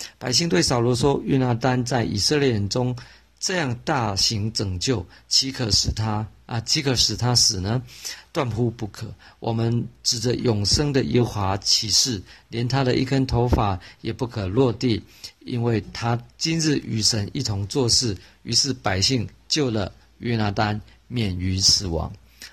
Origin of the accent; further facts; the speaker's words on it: Taiwan; 就有点像我们台湾人用的那个宝贝的东西